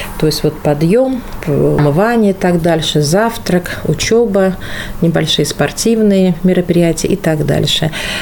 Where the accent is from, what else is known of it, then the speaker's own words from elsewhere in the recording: Urals, Russia; now in Tomsk, Russia; Одна – это располагается на территории Урала, откуда я родом, а вторая – вот у нас в Томске.